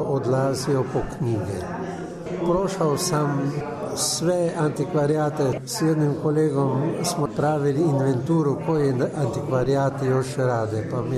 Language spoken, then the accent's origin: Croatian; Carinthia, Slovenia; now in Maribor, Slovenia; ja nisam iz Maribora, ja sam došao iz Koruške i kad sam došao u Maribor